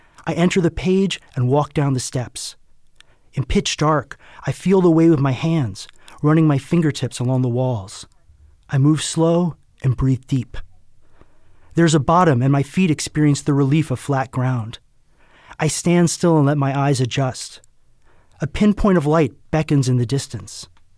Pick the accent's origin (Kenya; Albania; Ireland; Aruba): Aruba; growing up in Aruba, I think, made me always sort of look at the United States with a little bit of an outside eye